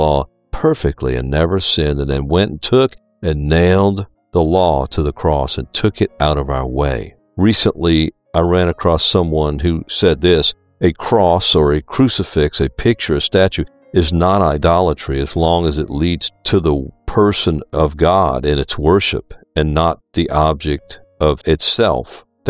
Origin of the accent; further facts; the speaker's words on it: New Orleans, Louisiana, United States; Having grown up Catholic, as I mentioned earlier, so many people where I grew up in New Orleans say, I was born a Catholic, I'm going to die a Catholic.